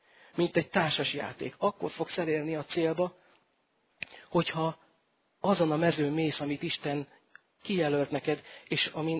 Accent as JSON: {"language": "Hungarian", "region": "Great Hungarian Plain", "country": "Hungary", "tie": "born or raised there", "said": "én az Alföldön nőttem fel"}